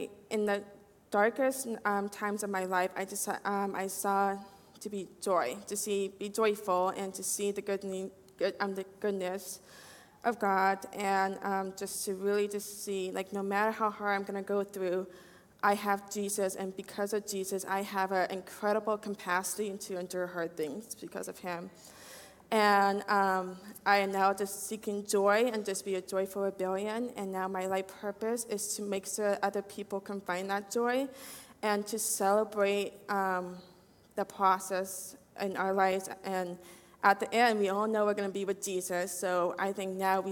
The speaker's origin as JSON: {"language": "English", "region": "Wyoming", "country": "United States", "tie": "born or raised there", "said": "so growing up in Wyoming, I had a really tough life growing up."}